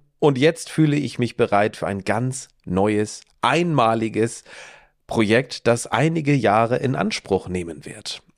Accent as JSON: {"language": "German", "region": "Schleswig-Holstein", "country": "Germany", "said": "weil ich möchte meiner Heimat Schleswig-Holstein nicht den Rücken kehren"}